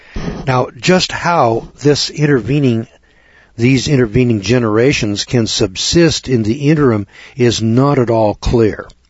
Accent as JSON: {"language": "English", "region": "California", "country": "United States", "said": "You know, I'm from California where they got real dirt. I mean, you can dig a post hole where I'm from with a shovel."}